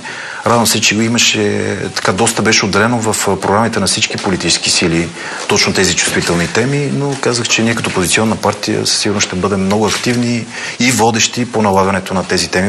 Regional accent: Pernik, Pernik Province, Bulgaria; Аз съм перничанин, продължавам да си живея в Перник.

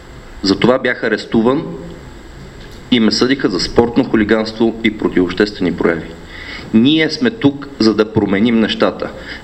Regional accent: Sofia, Sofia City, Bulgaria; born there; Роден съм в София, завършил съм немска гимназия, учил съм в Софийския университет математика

